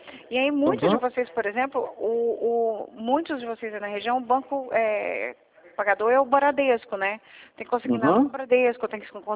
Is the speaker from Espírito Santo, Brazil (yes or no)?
yes; Espírito Santo, Brazil; Eu sou do Espírito Santo, na verdade, sou capixaba. E meu marido é daqui e tal.